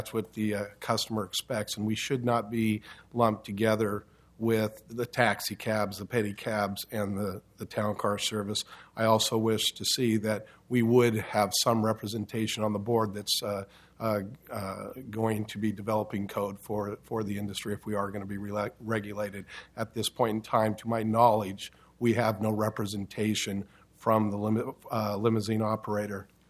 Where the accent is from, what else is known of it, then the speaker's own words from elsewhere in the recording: Oregon City, Oregon, United States; I'm from Oregon City, Canberra area.